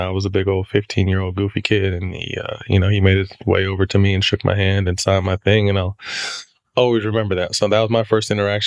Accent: Sacramento, California, United States; So I was from Sac, loved the Lakers originally, but then the Kings grew on me.

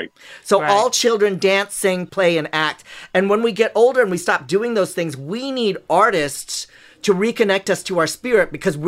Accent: California, United States; I, you know, I'm Filipino and I grew up in California, so I'm all about the woo-woo.

